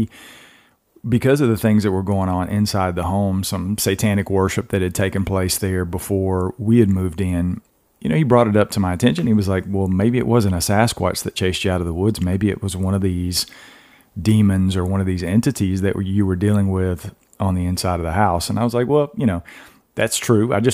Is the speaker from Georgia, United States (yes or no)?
yes; Georgia, United States; I'm from Georgia originally, you know, Georgia, Florida with a skunk ape, and South Carolina, North Carolina, that Tennessee.